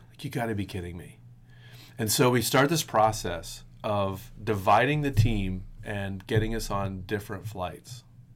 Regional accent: Maryland, United States; Keep in mind, we're from Maryland, right? So, you know, East Coast Church, Mexico is a significant travel distance for us.

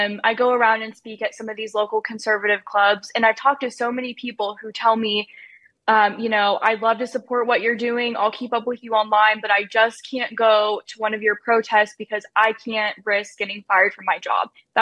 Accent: Texas, United States; there was a church that was hosting a drag queen event for children in my hometown. It was disgusting. It's a very small town up in North Texas.

